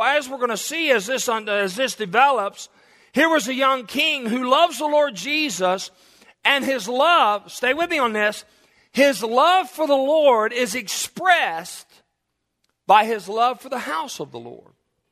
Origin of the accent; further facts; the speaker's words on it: the South, United States; why that blessed me so much was because I'm from the South.